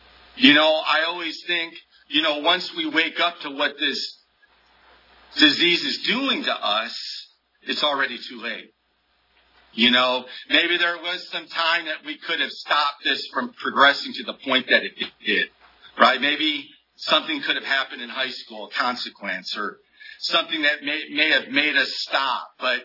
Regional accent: Toledo, Ohio, United States; moved away as an adult; Yeah, I'm from Toledo, Ohio. I've actually been in this area longer than I was in Toledo. I moved here when I was 19.

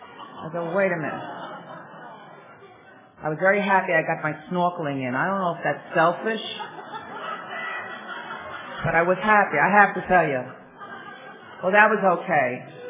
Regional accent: New York City, New York, United States; and we're from New York City, from Rockaway.

